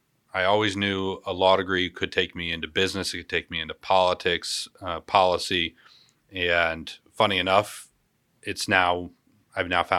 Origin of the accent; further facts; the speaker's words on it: Auburn, Illinois, United States; My hometown, as you mentioned, Auburn, was roughly 4,000 people.